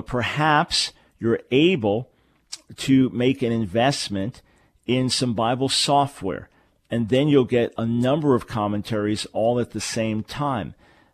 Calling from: Pakistan; from Pakistan, currently studying in Germany.

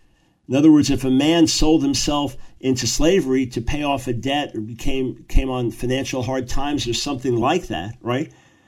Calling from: London, United Kingdom; So I come your way from Greater London, England. I believe I'll be in Ilford most of the weekend

